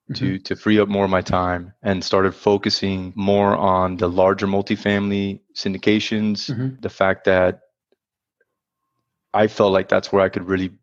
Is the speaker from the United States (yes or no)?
yes; Miami, Florida, United States; I was born and raised in South Florida, Miami. Parents are Cuban.